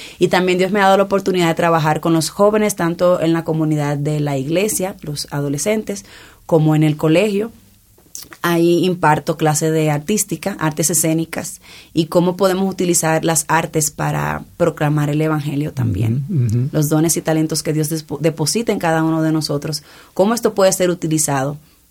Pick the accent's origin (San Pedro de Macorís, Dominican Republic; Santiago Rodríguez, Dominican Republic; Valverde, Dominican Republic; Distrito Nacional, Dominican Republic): Distrito Nacional, Dominican Republic; Santo Domingo; Soy también de República Dominicana, específicamente de la parte de Santo Domingo, en la capital, donde hay mucho calor.